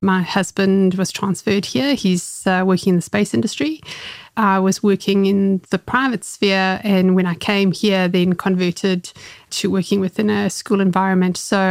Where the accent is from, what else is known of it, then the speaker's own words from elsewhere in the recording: South Africa; I come from South Africa. So by contrast, it was a big change.